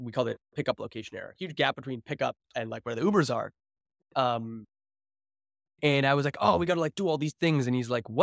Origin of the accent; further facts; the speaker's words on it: Canada; I can't get an American license. I'm a Canadian.